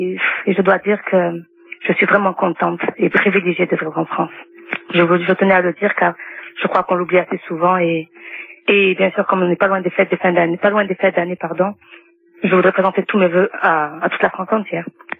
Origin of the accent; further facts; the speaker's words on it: Algeria; moved away; dans mon bled d'origine, donc l'Algérie